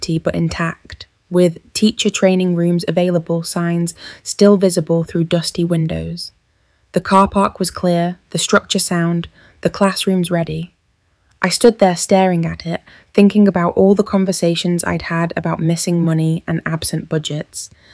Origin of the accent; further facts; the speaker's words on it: Coventry, West Midlands, United Kingdom; I grew up in Tile Hill with my mum working as a teaching assistant and my dad driving buses for the council